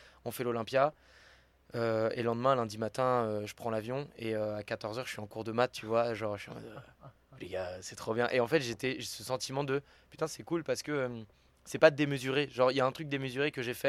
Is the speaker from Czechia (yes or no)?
no; Lisbon, Portugal; Je viens de Lisbonne, je suis un garçon de Lisbonne, je suis un enfant de Lisbonne